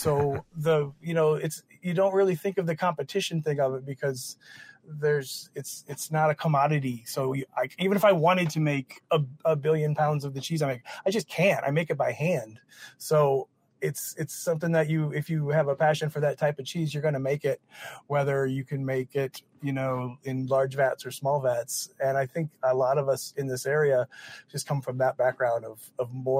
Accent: Nebraska, United States; now in Chicago, United States; I grew up in Nebraska, not Wisconsin. So I did not grow up, with a dad cheesemaker and following his footsteps or anything like that. I went from Nebraska to Chicago after college

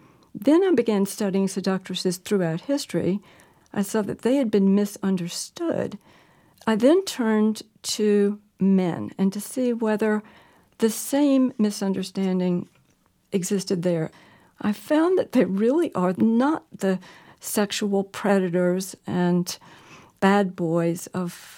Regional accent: the South, United States; I grew up in the South in the old days when women didn't have anything else to gain status and achievement.

